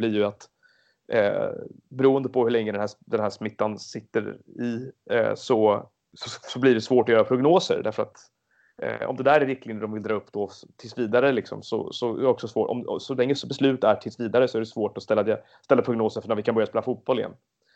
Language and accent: Swedish; Stockholm, Stockholm County, Sweden; Och jag är själv uppväxten på Gärdet i Stockholm.